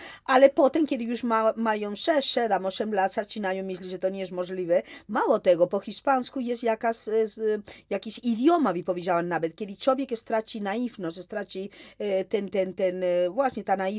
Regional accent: Montevideo, Uruguay; moje dzieciństwo spędziłam w Montevideo, w Urugwaju

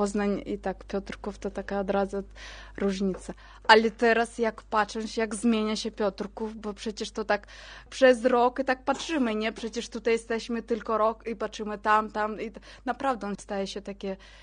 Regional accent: Fergana, Fergana Region, Uzbekistan; Polish is a second language; now in Poland; Przyjechaliśmy z Uzbekistanu, z takiego małego miasteczka Fergana. 5000 kilometrów.

